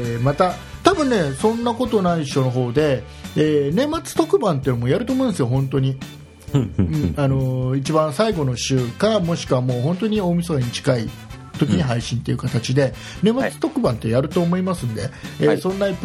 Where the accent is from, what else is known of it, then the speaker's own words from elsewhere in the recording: Kisarazu, Chiba, Japan; うちはほら、あの関東ですから、 うん、 まあ、関東っても千葉県の木更津出身なんで